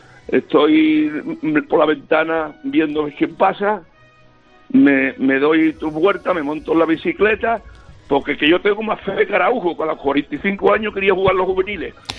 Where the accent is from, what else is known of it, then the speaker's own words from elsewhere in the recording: Écija, Andalusia, Spain; moved away as an adult; now in Madrid, Spain; Soy de Écija, pero me vine a Madrid en el 50... Tengo 84 años, aquí donde me ve.